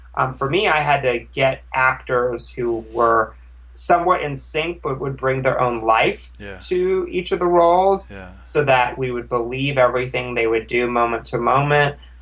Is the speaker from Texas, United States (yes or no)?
yes; Houston, Texas, United States; born there; also born or lived in Ohio; Well, I was born in Houston, Texas.